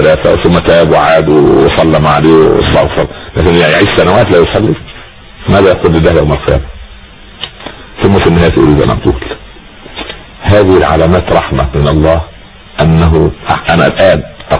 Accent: Upper Egypt, Egypt; حتى عندنا في الصعيد اسمه صخر برضه

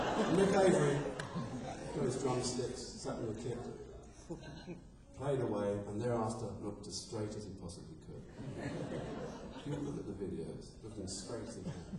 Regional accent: London, United Kingdom; He came from South London. What's wrong with that? We came from North London.

